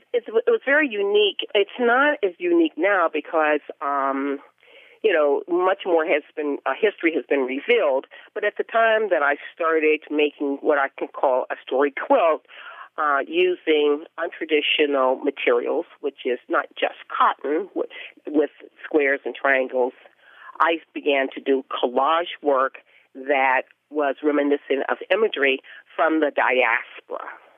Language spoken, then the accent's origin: English; Pittsburgh, Pennsylvania, United States; Pittsburgh, Pennsylvania, which is my hometown. I am now in Pittsburgh, Pennsylvania. I have been here for over 40 years.